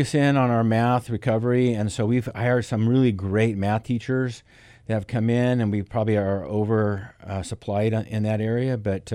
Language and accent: English; Corvallis, Oregon, United States; I grew up in Corvallis. I've been back and forth from there and down south.